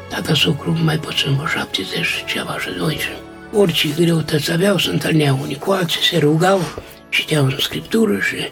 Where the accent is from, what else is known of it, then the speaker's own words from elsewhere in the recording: Bilca, Suceava County, Romania; Noi eram din Bilca și mergeam la Vicul.